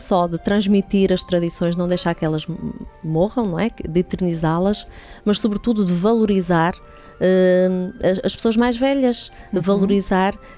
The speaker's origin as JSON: {"language": "Portuguese", "town": "Amares", "region": "Braga", "country": "Portugal", "said": "Sou de Amares."}